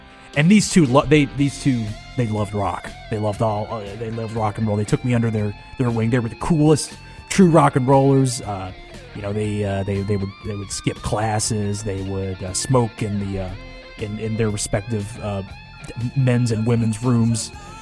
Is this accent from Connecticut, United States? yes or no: yes; Milford, Connecticut, United States; now in New Haven, United States; I was just a kid growing up in Milford, Connecticut, my hometown, before I moved here to New Haven, before my travels took me all over the world.